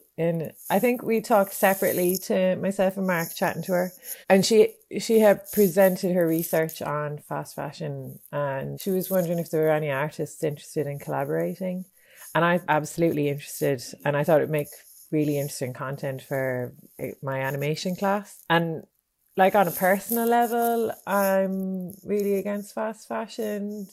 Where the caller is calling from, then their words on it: Ireland; I'm on leave at the moment and I'm calling from Ireland.